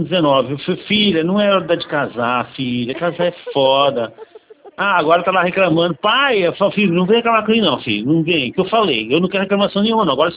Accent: Tupã, São Paulo, Brazil; born there; É, eu nasci em Tupã aí.

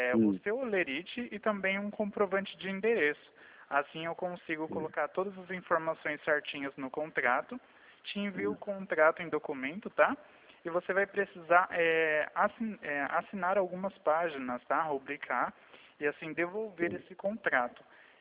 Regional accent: Sorocaba, São Paulo, Brazil; Não, eu sou de Sorocaba, tá?

